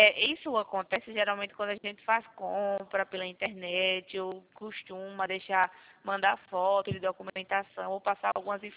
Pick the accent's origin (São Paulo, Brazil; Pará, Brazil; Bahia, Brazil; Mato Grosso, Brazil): São Paulo, Brazil; Eu sou de São Paulo, estado de São Paulo.